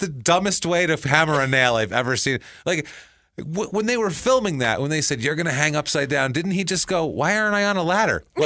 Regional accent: Mankato, Minnesota, United States; I grew up my entire life in Mankato, Minnesota, and I know these things.

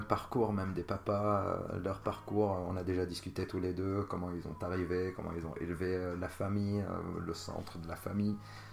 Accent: Jounieh, Keserwan-Jbeil, Lebanon; moved away as an adult; now in France; moi, c'est … J'ai 32 ans. Je vis en France, ça fait presque 7 ans. Et je suis né au Liban, d'une ville qui s'appelle Jounieh. Et j'ai vécu jusqu'à mes 25 ans au Liban.

